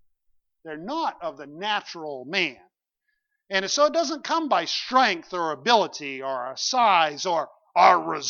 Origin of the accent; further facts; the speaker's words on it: East Benton, Maine, United States; But I was raised in East Benton, Maine. Now, that's a little tiny place, smaller than Stratton, if you can imagine.